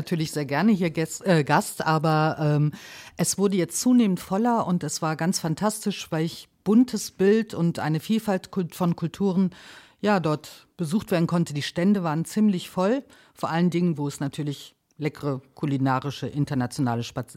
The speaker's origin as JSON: {"language": "German", "town": "Bochum", "region": "North Rhine-Westphalia", "country": "Germany", "lives_now": "Magdeburg, Germany", "said": "Ich komme ja aus dem Ruhrgebiet, aus Bochum, lebe jetzt seit mehreren Jahren natürlich schon in Magdeburg"}